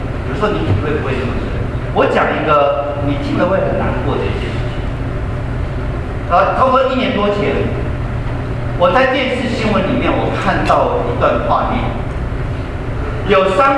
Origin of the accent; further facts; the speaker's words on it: China; 一个最贴切的描述就是我们中国人的一个成语，叫做如鱼得水。